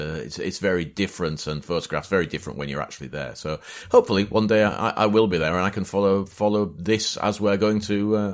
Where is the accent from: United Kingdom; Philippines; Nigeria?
United Kingdom; Yorkshire and the Humber; accent: Yorkshire; Nothing to do with my Yorkshire accent whatsoever.